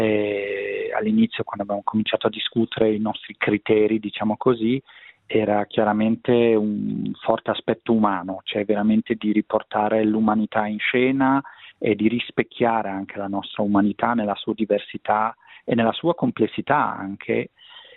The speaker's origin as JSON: {"language": "Italian", "region": "Ticino", "country": "Switzerland", "said": "Sì, esatto, del Ticino, esatto, della Svizzera italiana."}